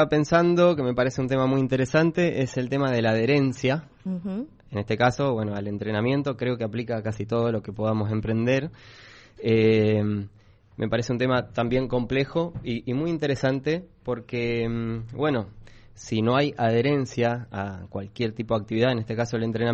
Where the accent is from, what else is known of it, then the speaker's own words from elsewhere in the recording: Buenos Aires, Argentina; now in San Rafael, Argentina; Sí, porque yo soy de Buenos Aires, entonces, bueno, es algo que suelo extrañar.